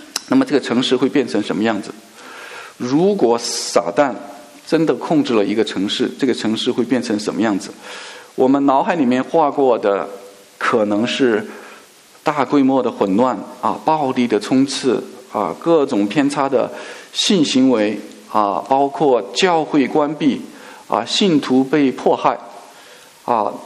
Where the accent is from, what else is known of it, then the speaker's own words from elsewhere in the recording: Chengdu, Sichuan, China; 那么今年3月份啊，我们家乡是成都哈，成都也爆发出成都七中的食堂发现学校食堂的材料腐烂发霉啊